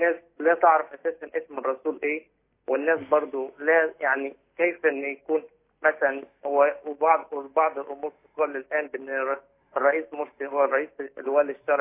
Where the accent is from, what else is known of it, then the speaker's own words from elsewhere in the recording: Beni Suef, Beni Suef Governorate, Egypt; سمعت من بعض المشايخ عندنا في بني سويف